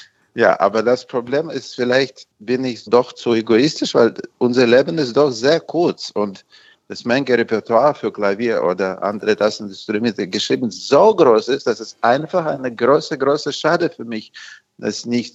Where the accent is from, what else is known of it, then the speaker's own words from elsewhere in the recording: Russia; German is a second language; Als Russin, meine Emotion ist.